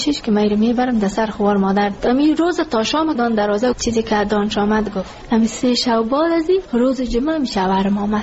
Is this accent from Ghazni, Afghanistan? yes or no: yes; Ghazni, Afghanistan; now in Kabul, Afghanistan; شکر خدا ناشکری نمیکردم که ما کابل آمده از غزنی هستیم.